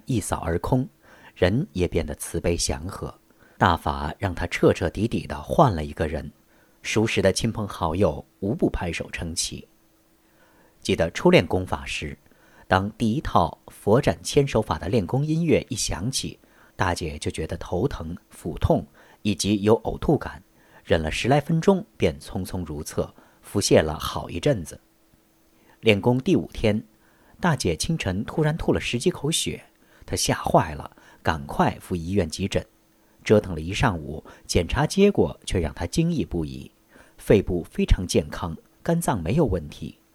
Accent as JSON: {"language": "Chinese", "country": "Taiwan", "said": "我来自台湾，"}